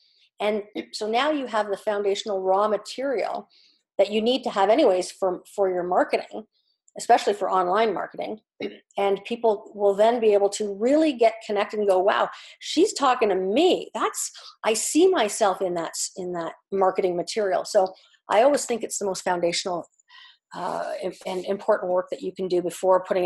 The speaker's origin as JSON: {"language": "English", "country": "Canada", "said": "and I'm a Canadian."}